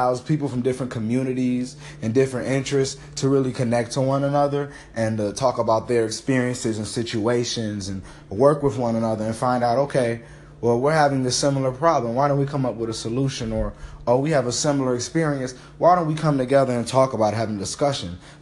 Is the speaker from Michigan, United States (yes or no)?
yes; Detroit, Michigan, United States; I live in Detroit, so I'm from Detroit.